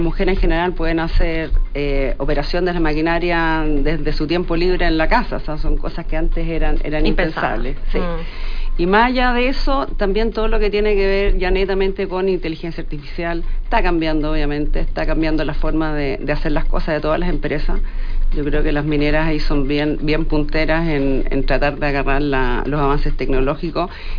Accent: Chile; aparte que estamos partiendo en Perú, siendo nosotros chilenos

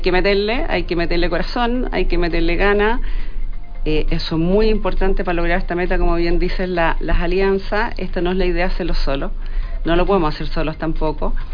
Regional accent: Chile; aparte que estamos partiendo en Perú, siendo nosotros chilenos

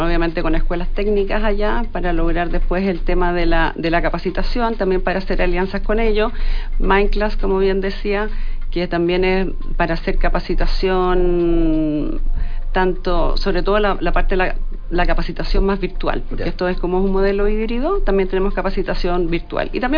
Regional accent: Chile; aparte que estamos partiendo en Perú, siendo nosotros chilenos

